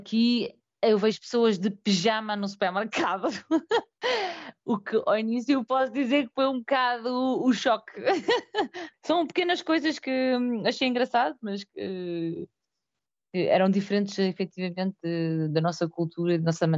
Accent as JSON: {"language": "Portuguese", "country": "Portugal", "lives_now": "France", "said": "como boa portuguesa, comecei a ver tudo em francês."}